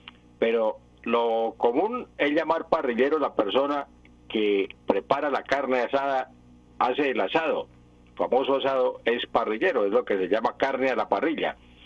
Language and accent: Spanish; San Vicente de Chucurí, Santander, Colombia; yo soy de San Vicente de Chucurí.